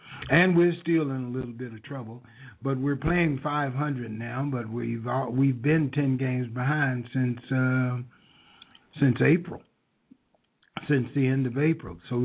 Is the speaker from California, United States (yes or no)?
no; Texas, United States; because I'm a Texan, and I am, my heritage is Indian and black.